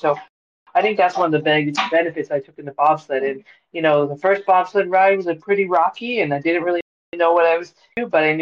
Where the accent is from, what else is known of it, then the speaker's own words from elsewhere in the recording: Georgia, United States; So I grew up a softball player. I grew up in Georgia, so I thought I'd go to Summer Olympics.